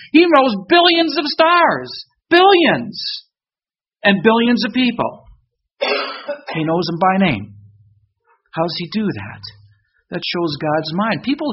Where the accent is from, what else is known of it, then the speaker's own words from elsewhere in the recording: Michigan, United States; I grew up in Michigan. Blizzards don't worry me.